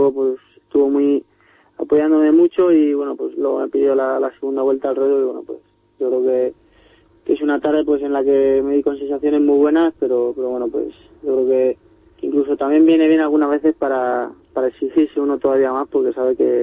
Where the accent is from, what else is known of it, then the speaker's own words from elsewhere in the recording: Torre de la Alameda, Community of Madrid, Spain; No, soy de Torre de la Alameda.